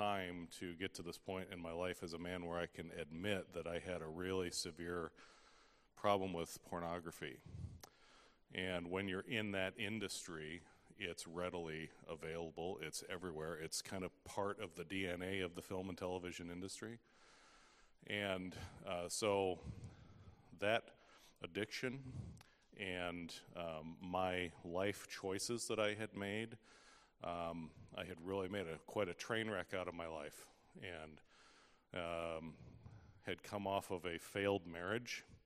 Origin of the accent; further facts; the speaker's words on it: Fort Wayne, Indiana, United States; And so growing up in Fort Wayne, Indiana in the 80s and early 90s, there wasn't a lot of opportunity to learn that.